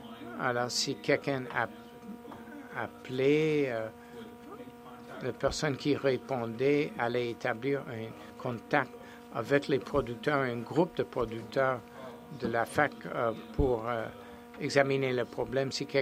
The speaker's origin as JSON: {"language": "French", "region": "Alberta", "country": "Canada", "said": "Et je suis de l'Alberta, alors je dois vous présenter une photo des montagnes et des chevaux."}